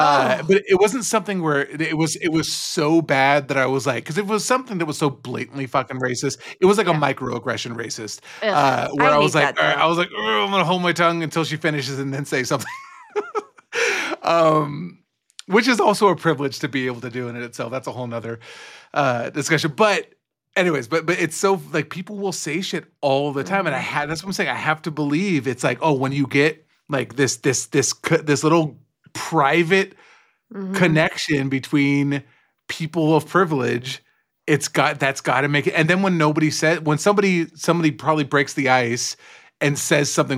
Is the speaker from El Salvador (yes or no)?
yes; El Salvador; I'm the child of an immigrant. I'm from El Salvador.